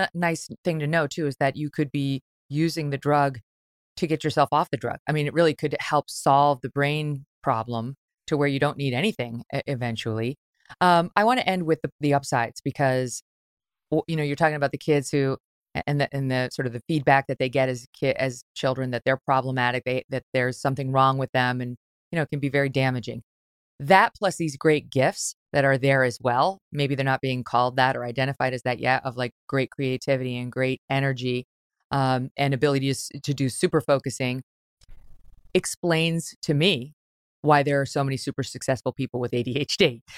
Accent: Ireland; I am, because I'm Irish.

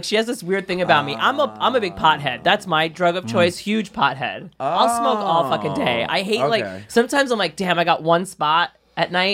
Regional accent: Brooklyn, New York, United States; Brooklyn, Bay Ridge.

